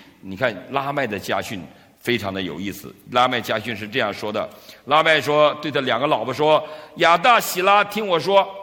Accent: China; 所以你看我们中国人特别重视吃喝啊，特别重视吃喝。

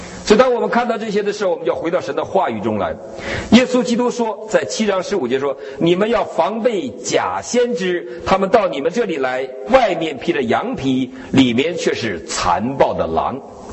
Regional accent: Northeast China, China; 这有点像我们东北人，东北人都是羊毛朝外的

